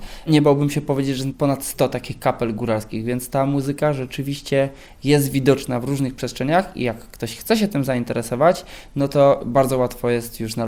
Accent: Lesser Poland, Poland; często jako górale jesteśmy spostrzegani jako te regiony, w których bardzo dużo się dzieje

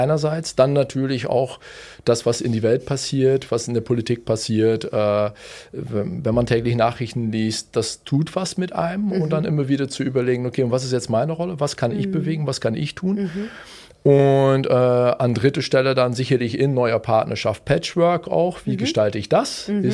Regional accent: Belgium; wo ich herkomme, also aus Belgien

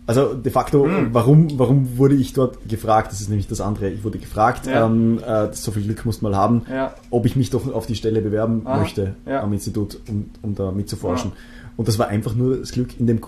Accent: Austria; es gibt durchaus Schlimmere in Österreich als die, wo ich herkomme.

